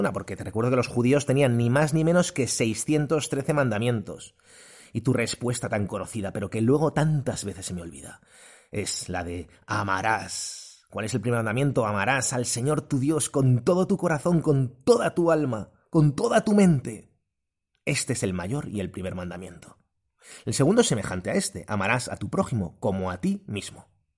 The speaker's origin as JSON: {"language": "Spanish", "country": "Spain", "said": "en mi país, España"}